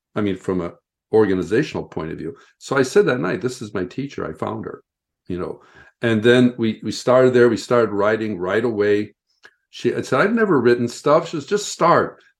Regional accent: Midwest, United States; also born or lived in Denver / Canada; now in Los Angeles, United States; I grew up in the Midwest, basically. I was born in Denver and spent some time in Canada, but mainly grew up in the Midwest.

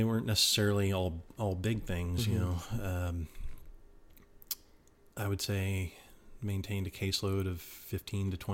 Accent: Midwest, United States; Especially for a Midwest kid, I would have been a fish out of water.

